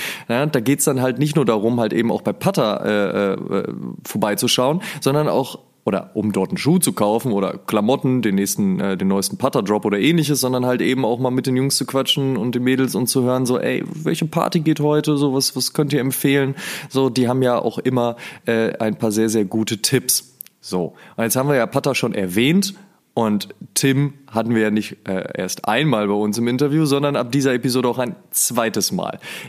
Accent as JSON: {"language": "German", "region": "North Rhine-Westphalia", "country": "Germany", "said": "ich komme ja aus der Nähe vom Ruhrpott, ne?"}